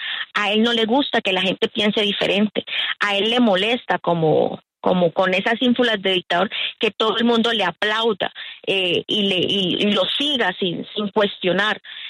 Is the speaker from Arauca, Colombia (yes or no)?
yes; Arauca, Colombia; born there; y en esas fórmulas mágicas de solución para los problemas del país, en donde incluyó un capítulo especial de promesas para el departamento de Arauca, donde yo nací